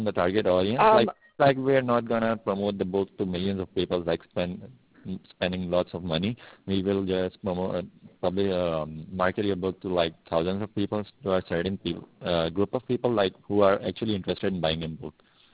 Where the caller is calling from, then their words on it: New York City, New York, United States; I'm calling from New York City.